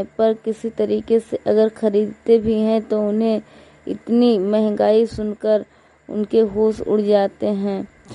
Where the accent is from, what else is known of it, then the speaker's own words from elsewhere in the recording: Hariharpur, Uttar Pradesh, India; मैं हरिहरपुर गांव जिला श्रावस्ती की रहने वाली हूँ।